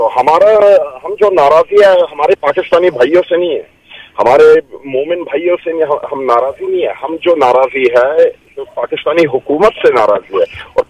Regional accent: Kabul, Afghanistan; now in Canada; काबुल शहर का हूँ।

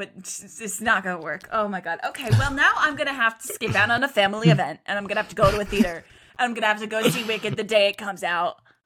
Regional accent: Iowa, United States; I'm not from Kansas. I am from Iowa, though, so basically the same thing.

